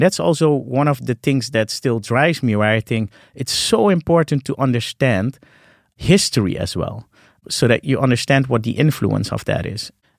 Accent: Suriname; I grew up in Suriname. I was born there.

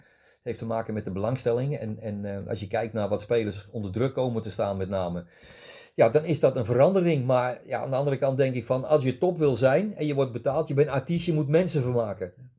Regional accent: Utrecht, Netherlands; Kijk, ik kom gewoon als jochie uit Utrecht van de straat.

